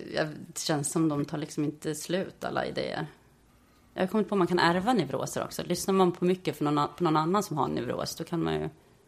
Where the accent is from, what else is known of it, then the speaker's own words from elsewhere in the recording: Gotland, Sweden; min uppväxt på Gotland har präglat mig. Och mina stränga föräldrar som är födda på 30-talet har präglat mig intensivt.